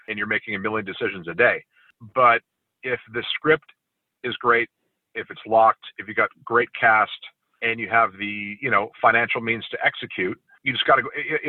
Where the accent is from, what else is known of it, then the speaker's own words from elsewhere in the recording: California, United States; growing up in California, there's so many, as you know, there's a huge military presence, as you know.